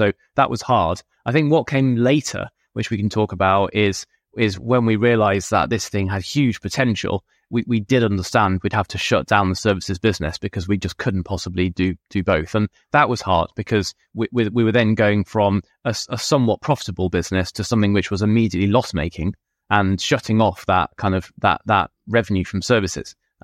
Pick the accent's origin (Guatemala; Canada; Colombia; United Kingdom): United Kingdom; now in United States; I guess as a Brit, you know, I've always found Americans very upbeat and positive